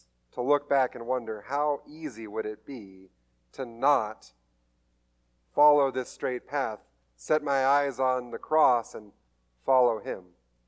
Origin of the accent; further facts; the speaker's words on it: California, United States; I am from Southern California in the desert. We grew weeds and cacti.